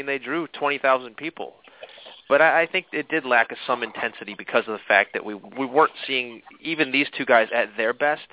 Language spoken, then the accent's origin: English; Chicago, Illinois, United States; you know, from my hometown of Chicago.